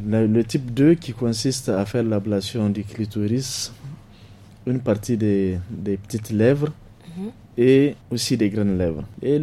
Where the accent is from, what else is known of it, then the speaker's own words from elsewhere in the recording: Niger; Heureusement, chez nous au Niger, on ne pratique pas ça.